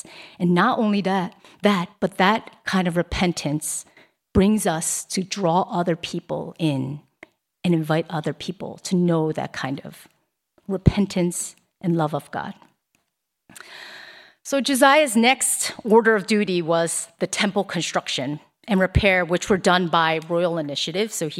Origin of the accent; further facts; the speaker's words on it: Pennsylvania, United States; I grew up in Pennsylvania, and when our schools went to like school trips and stuff, we would always go to Lancaster, Amish town.